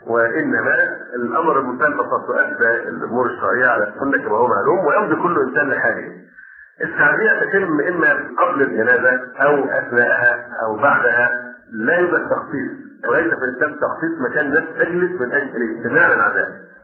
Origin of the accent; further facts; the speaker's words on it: Egypt; لا توجد غير عندنا في مصر للأسف الشديد